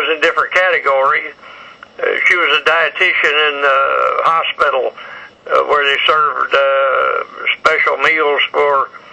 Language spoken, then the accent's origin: English; Jefferson, Texas, United States; born there; also born or lived in Illinois; now in Louisiana, United States; No. I was born in Jefferson, Texas. And that's only about 50, 60 miles from here.